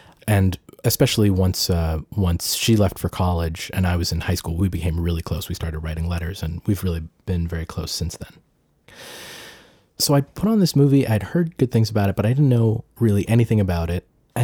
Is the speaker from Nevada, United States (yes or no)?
no; Massachusetts, United States; I was at home in the house that I grew up in Massachusetts. And I was about to leave and move to New York.